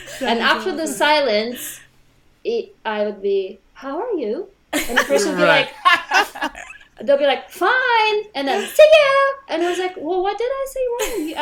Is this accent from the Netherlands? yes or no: no; Moscow, Russia; I come from Moscow, from high rises that were packed with people, where you lived in the same apartment with your grandma and your great-grandma